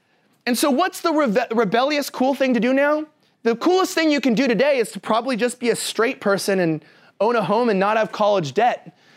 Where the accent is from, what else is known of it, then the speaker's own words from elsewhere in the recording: California, United States; I'm from California. We have a name for that.